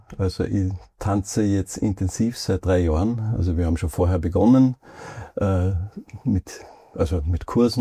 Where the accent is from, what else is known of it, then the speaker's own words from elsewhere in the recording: Salzburg, Austria; Ich bin Salzburger.